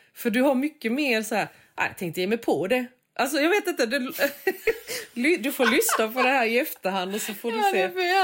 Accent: Småland, Sweden; accent: Småland dialect; Alltså jag pratar ju själv småländska, det är ju inte det.

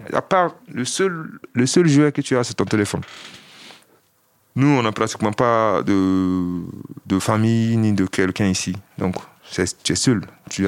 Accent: Mali; moved away as an adult; now in Villetaneuse, France; j'ai 32 ans et je viens du Mali. Du Mali, je suis passé par l'Algérie, la Libye et l'Italie. Et je suis venu à Villetaneuse

